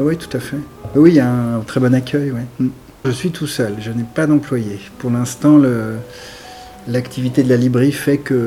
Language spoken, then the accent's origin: French; Paris, Île-de-France, France; En fait, je suis parisien, j'habite dans la région depuis 10 ans. Je suis tombé amoureux de la région il y a 10 ans, donc je m'y suis installé.